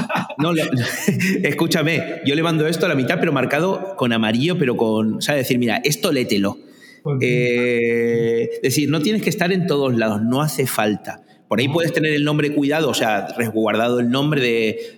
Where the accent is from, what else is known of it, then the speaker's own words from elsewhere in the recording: Argentina; yo, bueno, soy argentino, no, tú lo sabes, y tenemos una parte también muy latina, pero tenemos una pequeña parte anglosajona